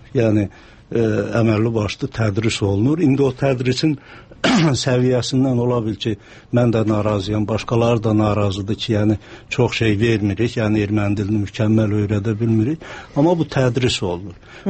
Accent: Armenia; moved away as an adult; now in Azerbaijan; mən Ermənistanda doğulmuşam və bizim kənddə ermənilər də yaşayırdı və biz orta məktəbdə erməni dilini keçirdik.

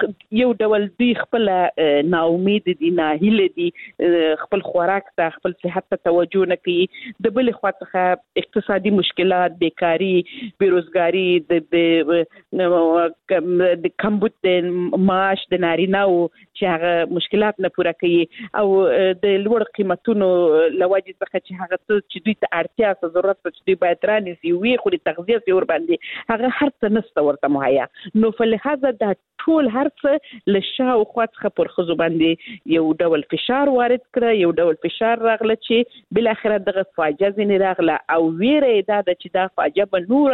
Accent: Helmand, Afghanistan; زه خپل د هلمند ولایت څخه یم

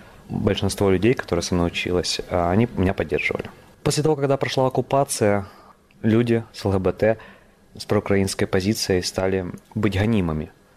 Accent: Luhansk, Luhansk Oblast, Ukraine; born there; Я родился в Луганске, и сначала Луганск был свободный, он был вольный.

